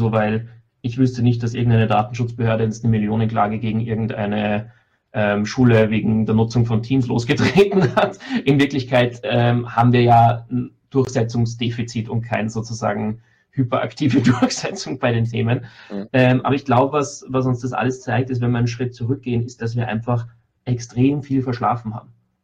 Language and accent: German; Austria; dann habe ich in Deutschland kein Gericht, wo ich als Österreicher hingehen kann.